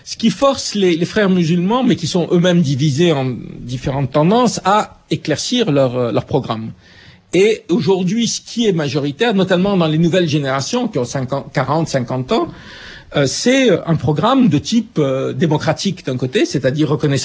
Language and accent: French; Cairo, Cairo Governorate, Egypt; Moi, je suis né au Caire, j'ai vécu, ça n'existait pas.